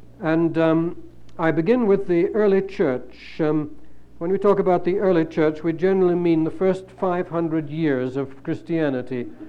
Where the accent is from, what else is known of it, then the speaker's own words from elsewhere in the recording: United Kingdom; I call him Augustine because that's the British pronunciation, and I'm British.